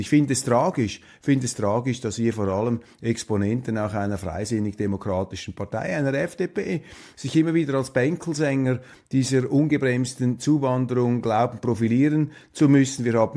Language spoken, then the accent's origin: German; Switzerland